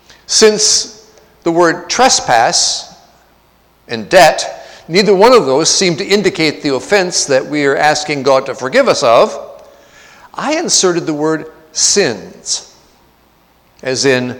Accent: Michigan, United States; I come from Mennonite country up in northeast Michigan.

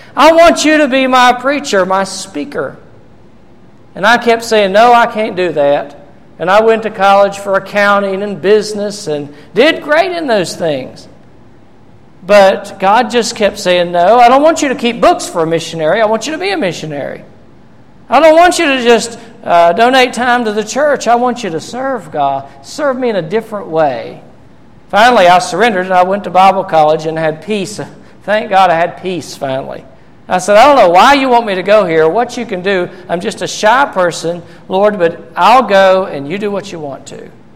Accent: Christiansburg, Virginia, United States; I am so thankful to be reminded when I drive through my hometown of Christiansburg, those big monuments in the middle.

